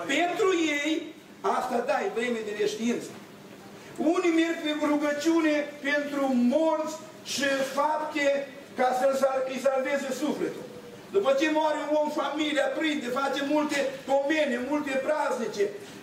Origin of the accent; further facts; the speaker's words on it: Cașoara, Romania; știți, sunt din Cașoara aici